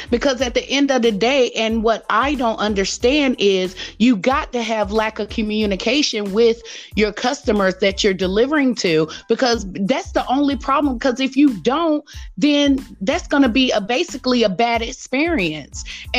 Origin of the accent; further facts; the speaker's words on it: Raleigh, North Carolina, United States; And that's the hometown that I'm from. I'm from Raleigh, North Carolina.